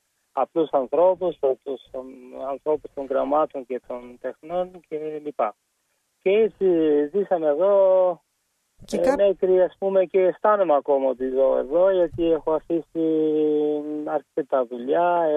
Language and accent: Greek; Albania; now in Greece; Εγώ ήρθα στην Ελλάδα το 1991. Έφυγα από την Αλβανία γιατί δεν μου αρέσει να χρησιμοποιήσω λέξεις μετανάστευση, γιατί δεν υπήρχε μετανάστευση.